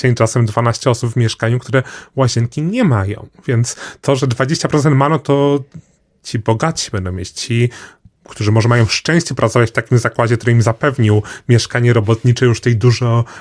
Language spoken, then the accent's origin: Polish; Galicia, Poland; a my, ponieważ jesteśmy z Galicji, to tego nie rozumiemy, jak bogata była Wielkopolska